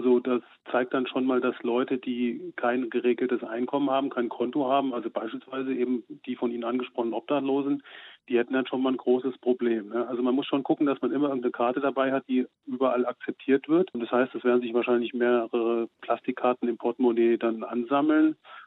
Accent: Germany; Und als Deutscher liegt auch die Vermutung nahe

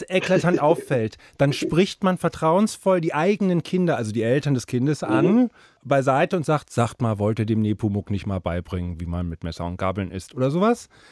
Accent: Berlin, Germany; ich komme aus Berlin

